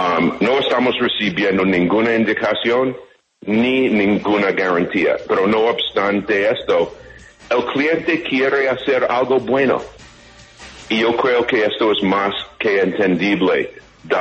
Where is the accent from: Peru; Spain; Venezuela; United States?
United States; yo quiero tratar todo esto con guantes de seda, siendo un ajeno, siendo un americano.